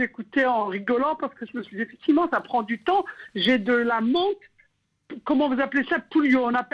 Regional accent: Algeria; moi, j'ai grandi en Algérie petite et on mangeait plus de légumes que de viande.

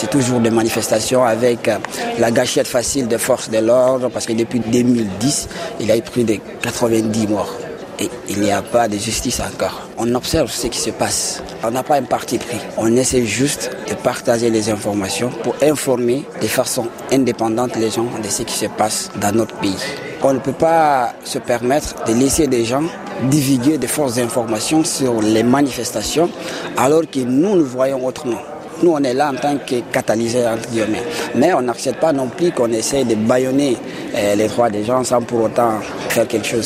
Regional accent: Guinea; coordinateur de l'association Villageois 2.0 et je viens de la Guinée.

